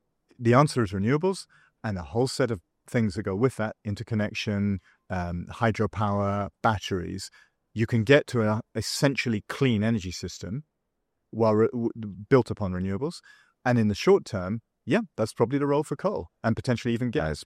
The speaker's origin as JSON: {"language": "English", "country": "United Kingdom", "said": "You know, I'm British and I come from a country which is determined to go for renewable power."}